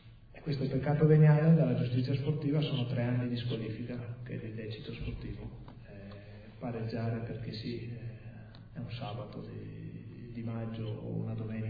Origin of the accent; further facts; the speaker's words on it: Verona, Veneto, Italy; Io sono di Verona, tifoso dell'Hellas Verona e della Roma